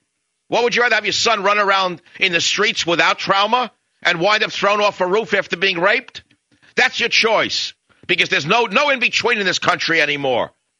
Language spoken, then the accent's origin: English; Bronx, New York, United States; we're talking quite a few decades ago, and we grew up in the South Bronx.